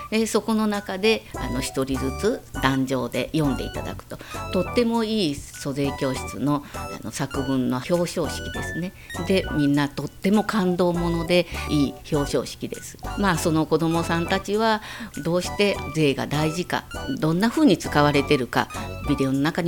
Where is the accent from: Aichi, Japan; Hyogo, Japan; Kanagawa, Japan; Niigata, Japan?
Aichi, Japan; Okazaki; 東高生で生まれ育った私です。岡崎の夏祭りっていうのはとっても心に残ってまして